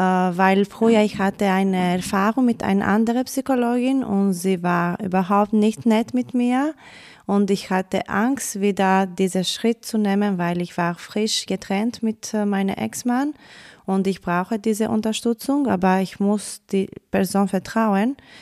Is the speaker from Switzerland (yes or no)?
no; Greece; first language Greek; German is a second language; Ich komme aus Griechenland und ich rede Griechisch. Ich habe die letzte Jahr auch Deutsch gelernt und ich habe auch in Griechenland auch Englisch gelernt.